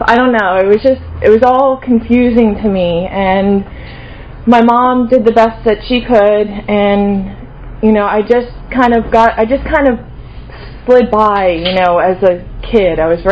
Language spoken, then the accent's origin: English; New York, United States; born there; I grew up I was born in New York, and I was born into an alcoholic family.